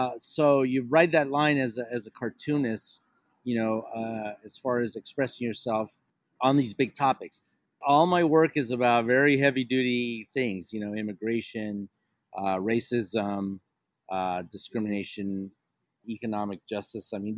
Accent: San Diego, California, United States; also born or lived in Tijuana, Mexico; I'm from San Diego and Tijuana. I grew up there and it really shaped my outlook on life.

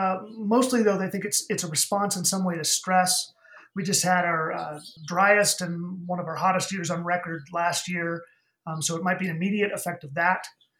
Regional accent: Tucson, Arizona, United States; I grew up in Tucson

